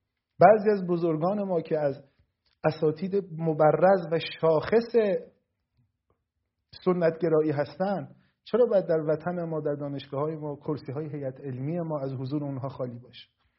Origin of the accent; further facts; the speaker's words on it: Iran; او همونقدر ایرانیه که من ایرانیم، همونقدر ایرانیه که دیگران ایرانیان.